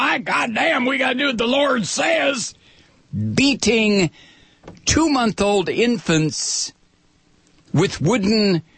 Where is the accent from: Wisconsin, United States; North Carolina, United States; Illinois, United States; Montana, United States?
Wisconsin, United States; Black Earth; Where are you from? Mazomany. Oh, really? I'm from Black Earth.